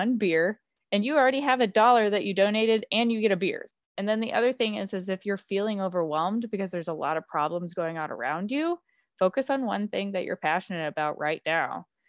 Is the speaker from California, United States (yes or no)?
no; Rogersville, Tennessee, United States; like my hometown, Rogersville, Tennessee, which is, I think their population is like under 3,000.